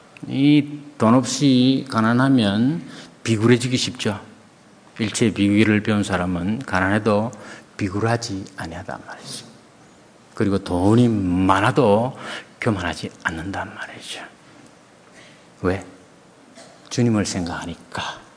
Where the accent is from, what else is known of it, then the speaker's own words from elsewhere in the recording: Gyeongsang, South Korea; accent: Gyeongsang; 제가 그 경상도 출신이라서 이 사투리를 자꾸 하는데